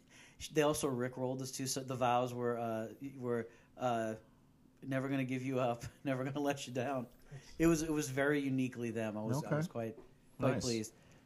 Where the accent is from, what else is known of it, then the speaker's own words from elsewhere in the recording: Edinburgh, Scotland, United Kingdom; And I said, "Oh, no, actually, I'm from Edinburgh."